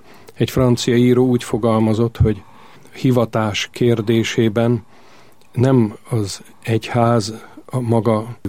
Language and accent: Hungarian; Budapest, Hungary; Ez a Krisztina városban játszódott le, tehát ott nőttem fel, és nagy hatással volt rám ott a minisztrálás Krisztina templomban.